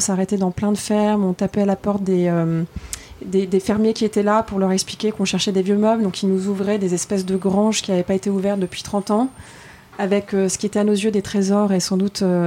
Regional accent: Paris, Île-de-France, France; Alors j'ai 39 ans, je suis née, j'ai grandi à Paris

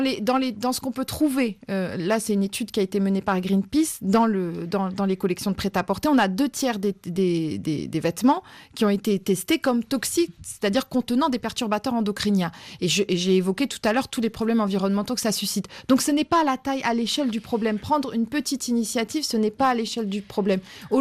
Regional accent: Roubaix, Hauts-de-France, France; Moi, je viens de Roubaix. À Roubaix, on était leader mondial de l'industrie de la laine.

